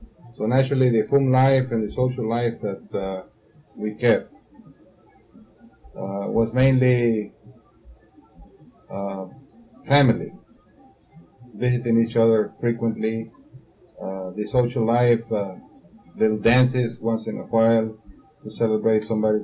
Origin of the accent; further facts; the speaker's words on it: San Diego, Texas, United States; Mr. Solis, I was born in San Diego on October the 30th, 1928. And … born and raised here in Duval County, and so is … I have lived in this place all of my life.